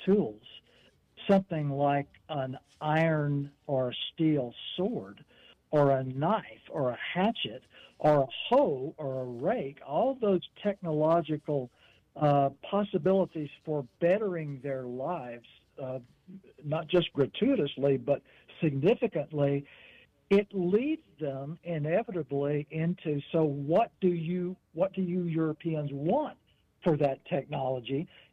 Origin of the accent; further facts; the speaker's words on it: Louisiana, United States; I talk a fair amount about what I experienced growing up in Louisiana in the 1960s in a place that had been depopulated of so many animals.